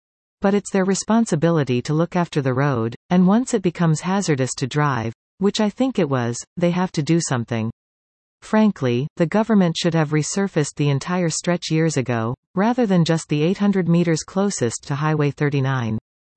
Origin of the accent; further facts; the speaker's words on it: Langley, British Columbia, Canada; I'm from Langley, BC. We don't have roads like those.